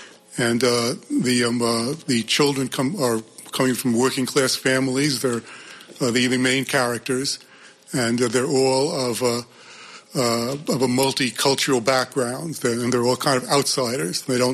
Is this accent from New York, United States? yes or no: yes; New York City, New York, United States; also born or lived in New Jersey; Well, I grew up in New York City and partially in New Jersey also.